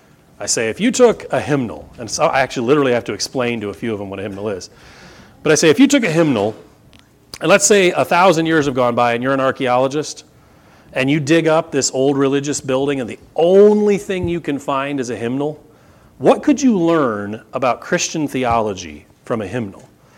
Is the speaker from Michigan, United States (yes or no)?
yes; Michigan, United States; I know I grew up in Michigan where there's a lot more water